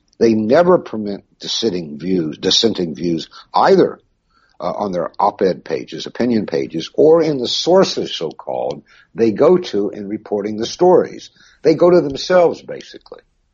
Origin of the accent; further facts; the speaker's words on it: Kentucky, United States; I grew up in Kentucky. I was educated in Indiana with these very people that they now so denigrate.